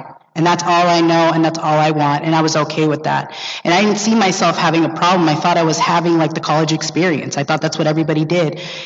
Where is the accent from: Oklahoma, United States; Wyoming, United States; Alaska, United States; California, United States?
California, United States; Los Angeles; I was raised up in West Hollywood. I'm an LA girl, born and raised, and I know that's like rare.